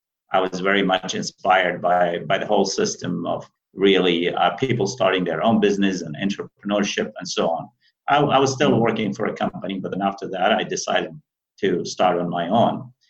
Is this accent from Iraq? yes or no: yes; Iraq; English is a second language; also born or lived in Baghdad; I was born in Northern Iraq. And Northern Iraq, we had to escape Northern Iraq because of the war. I was only 5 years old. Then I went to Baghdad.